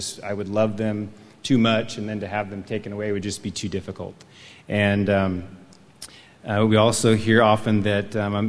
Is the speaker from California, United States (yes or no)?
yes; Atascadero, California, United States; I was born and raised here in Atascadero, second generation in Atascadero, so I'm very thankful to live here in this beautiful town.